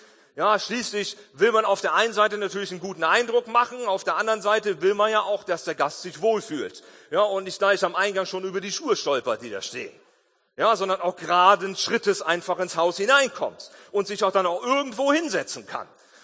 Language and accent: German; Germany; dann sitzen wir als Deutsche da und denken dann, boah, das ist aber schön hier, ne?